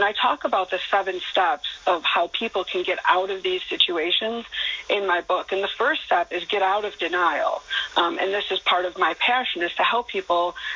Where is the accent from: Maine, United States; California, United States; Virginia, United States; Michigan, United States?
Michigan, United States; In Michigan, so it was a suburb of Detroit, Michigan, where I grew up.